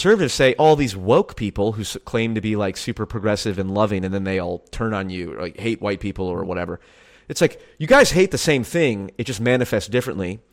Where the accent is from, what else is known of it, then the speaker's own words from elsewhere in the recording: the South, United States; the thing that really like drives me is I grew up in the Christian South